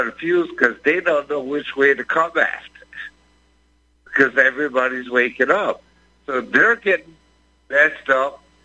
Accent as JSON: {"language": "English", "country": "United States", "said": "We as American people are the last free people on this planet, and we need to stand up and say no more."}